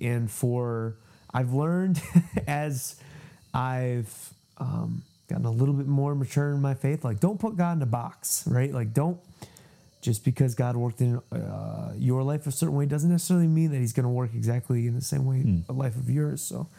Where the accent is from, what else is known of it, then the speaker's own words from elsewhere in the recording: Rochester, New York, United States; I'm from Rochester, New York.